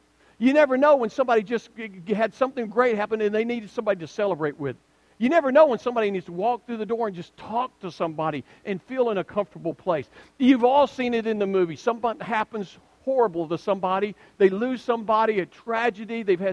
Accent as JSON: {"language": "English", "region": "the South", "country": "United States", "tie": "born or raised there", "said": "I have the advantage of being taught what hospitality was growing up in the South"}